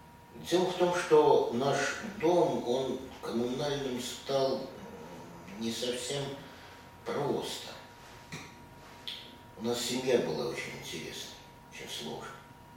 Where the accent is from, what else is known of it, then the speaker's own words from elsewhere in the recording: Kolomna, Moscow Oblast, Russia; Я родился в Коломне. Родился 7 октября 1953 года.